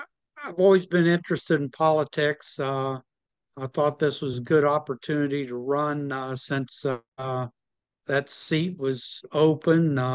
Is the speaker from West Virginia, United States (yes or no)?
yes; Morgantown, West Virginia, United States; I grew up in Morgantown. Age 19, I joined the Marine Corps. Spent 26 years in the Marine Corps. Retired in 98 as major. Came back here